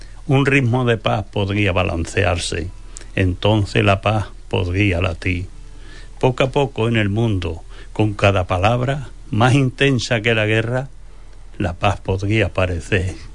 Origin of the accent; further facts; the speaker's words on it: Encinasola, Andalusia, Spain; En mi pueblo es el día 6 en Encina Sola, que es mi pueblo, que desde aquí lo digo a las personas que no lo conozcan, un pueblo es bonito, pero muy acogedor.